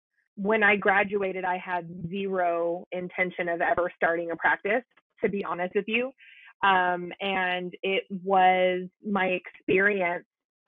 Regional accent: Houston, Texas, United States; also born or lived in Montana; I was born and raised in Houston, and most of my family still lives here

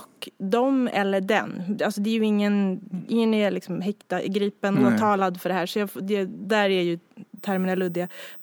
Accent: Haninge, Stockholm County, Sweden; Jag är uppvuxen i Haninge då, som jag sa tidigare.

